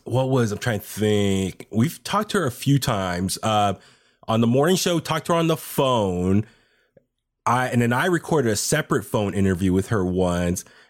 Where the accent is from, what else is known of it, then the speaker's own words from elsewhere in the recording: California, United States; And I told Bailey, hey, I'm from the Bay Area.